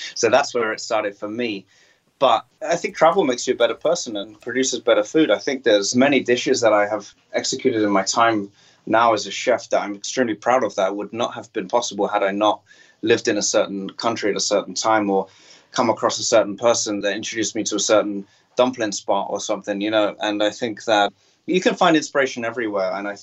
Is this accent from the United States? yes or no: no; England, United Kingdom; now in Japan; I'm English, I'm not French